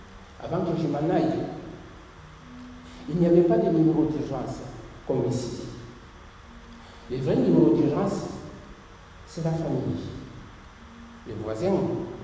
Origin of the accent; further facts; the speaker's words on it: Guinea; now in France; je viens de l'Afrique de l'Ouest, précisément en Guinée-Conakry. Et je suis en France depuis 2016